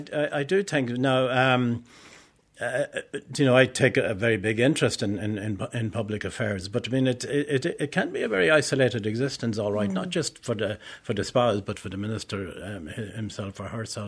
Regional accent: Dundalk, Leinster, Ireland; I grew up in Dundalk, County Louth. My father owned a small business in sort of selling fuel. So we weren't well off in any kind of way at all, but it was a very secure childhood.

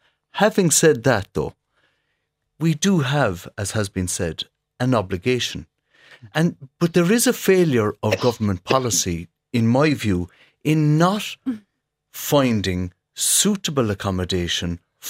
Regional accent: Mallow, Munster, Ireland; Well, I'm glad you mentioned my hometown of Mallow

